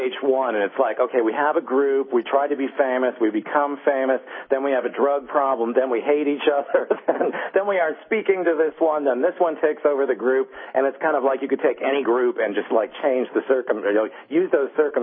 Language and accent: English; Pontiac, Michigan, United States; She's from my hometown of Pontiac, Michigan.